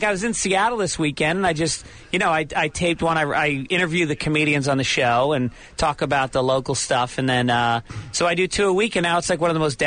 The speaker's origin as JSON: {"language": "English", "country": "Ireland", "said": "Well, I'm Irish, so I have to combine the comedy with seriously alcoholic, tragic, undertones."}